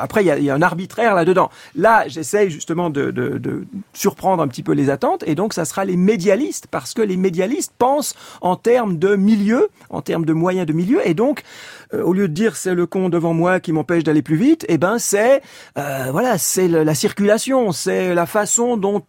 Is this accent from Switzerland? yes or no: yes; Switzerland; Moi, je suis suisse d'origine et de nationalité.